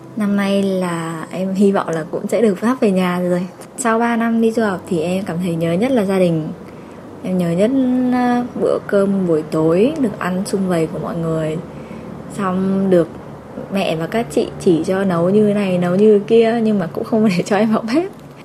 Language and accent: Vietnamese; Thái Bình, Vietnam; quê em ở Thái Bình, có một cái mùi biển đặc trưng, rồi món sứa muối, quả bần, quả vẹt mà không chỗ nào có được đâu.